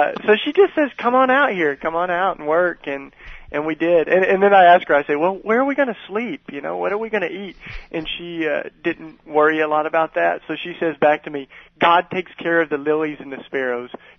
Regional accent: Tennessee, United States; And I grew up in East Tennessee, and that just totally shaped my whole social and political view

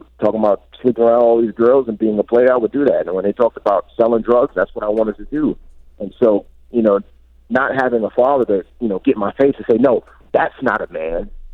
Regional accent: Bronx, New York, United States; growing up in the Bronx, man, we didn't have the term bully back then, you just got beat up.

